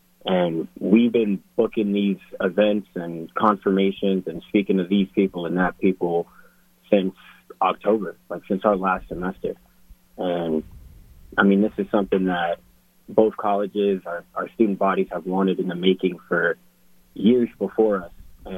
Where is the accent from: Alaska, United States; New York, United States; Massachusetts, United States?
New York, United States; I am from Manhattan. I'm from Inwood in New York.